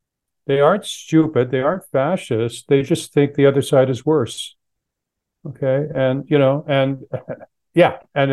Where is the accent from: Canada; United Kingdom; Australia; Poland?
Canada; now in United States; I'm originally from Canada.